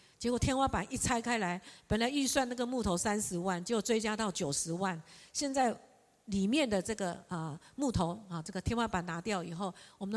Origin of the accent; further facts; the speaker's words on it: Miaoli, Miaoli County, Taiwan; 所以我一直在教会里面长大，我在苗栗浸信会长大，在那边助道会参加诗班，教儿童主日学